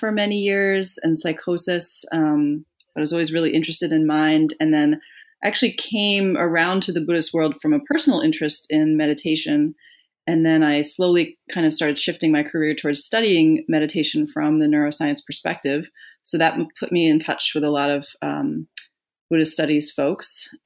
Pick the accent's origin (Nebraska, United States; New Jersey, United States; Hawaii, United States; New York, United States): New Jersey, United States; I am from New Jersey originally, and I did my undergraduate at Wake Forest in North Carolina.